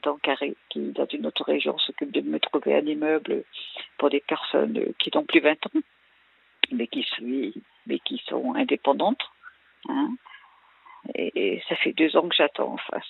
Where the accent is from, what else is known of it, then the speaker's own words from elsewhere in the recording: Nouvelle-Aquitaine, France; Je suis de Charente-Maritime.